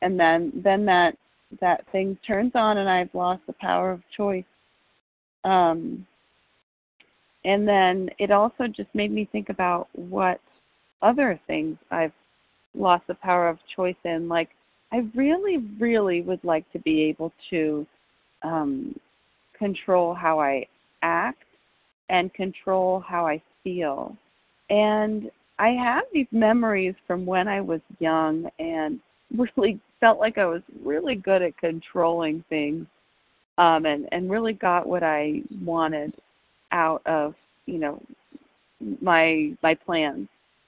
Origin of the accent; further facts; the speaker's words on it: East Coast, United States; I'm from the East Coast, but I'm in California today